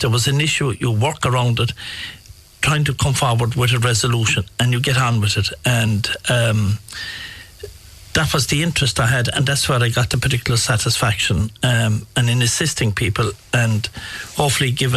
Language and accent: English; Tarbert, Munster, Ireland; also born or lived in Dublin; I'm from Tarbert. I went to Dublin at 17 after finishing school, about 9 years, and came back to Tralee.